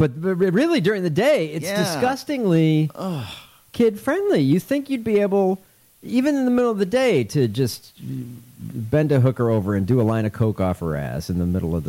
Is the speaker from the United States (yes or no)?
yes; Wisconsin, United States; I'm from Wisconsin.